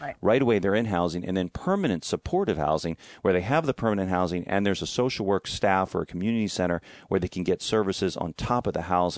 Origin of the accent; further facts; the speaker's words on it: San Francisco, California, United States; now in Marin, United States; I mean, I came from San Francisco to Marin.